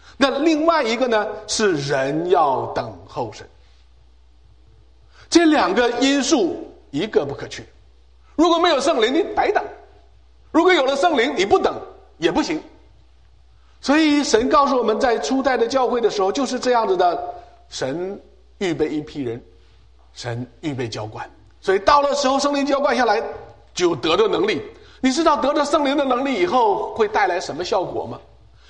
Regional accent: China; now in North America; 因为我们中国人，弟兄姐妹，因为我们是华人教会，所以我们更应该理解，我们更应该明白神的心意。我们今天看到神把我们大家带到北美来

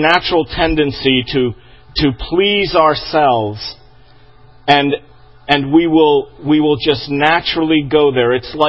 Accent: New England, United States; I grew up in New England.

